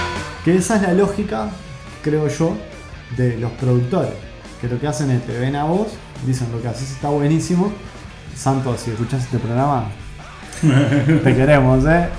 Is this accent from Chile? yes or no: no; Uruguay; obviamente soy uruguayo y conozco el cuarteto, conozco los discos.